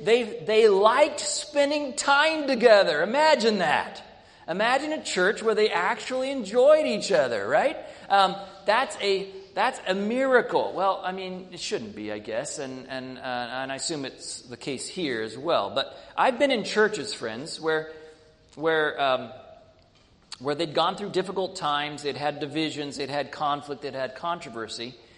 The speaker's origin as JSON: {"language": "English", "country": "United States", "said": "Maybe it's just my patriotism as an American."}